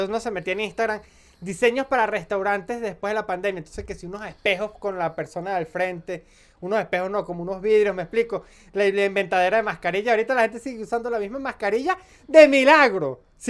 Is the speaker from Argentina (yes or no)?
no; Venezuela; now in Colombia; Porque, hermano, yo salí de Venezuela. Salí de ese comunismo.